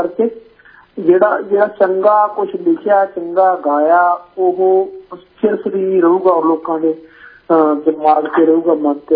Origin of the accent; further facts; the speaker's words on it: Kotpatta, Punjab, India; ਮੈਂ ਬੇਸਿਕਲੀ ਬਠਿੰਡਾ ਦੇ ਕੋਲੇ ਮੇਰਾ ਪਿੰਡ ਬਿਲੋਂਗ ਕਰਦਾ ਤੇ ਜਿਹੜੇ ਮੇਰੇ ਪੂਰਵ ਸੀਗੇ ਉਹ ਡਿਸਟ੍ਰਿਕਟ ਰੋਪੜ ਨੂੰ ਬਿਲੋਂਗ ਕਰਦੇ ਸੀ ਪਰ ਮੈਂ ਮੇਰਾ ਜਨਮ ਜਿਹੜਾ ਹੈਗਾ ਪਿੰਡ ਕੋਟਪੱਤਾ ਹੀ ਹੋਇਆ ਮੇਰੀ ਪੜ੍ਹਾਈ ਬਠਿੰਡੇ ਦੀ ਹੈ